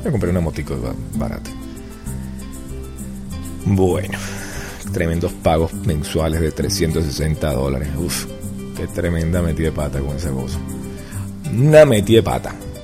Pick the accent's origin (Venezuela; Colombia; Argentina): Venezuela; now in Mexico; Pero yo soy venezolano y yo no hablo así.